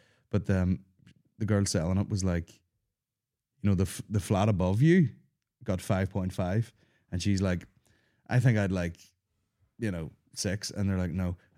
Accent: New York City, New York, United States; I am a New Yorker.

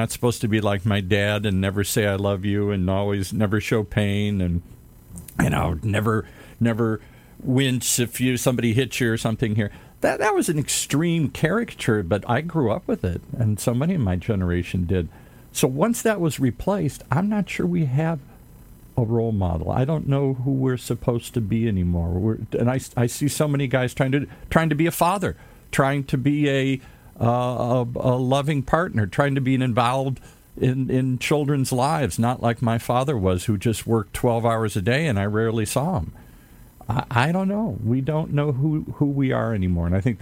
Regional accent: Midwest, United States; the code that I grew up in the Midwest.

